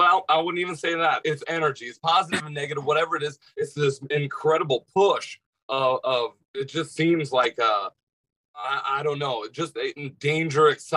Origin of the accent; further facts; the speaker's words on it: Nebraska, United States; I grew up in Nebraska. He grew up in New Jersey. But we came from this very punk rock background.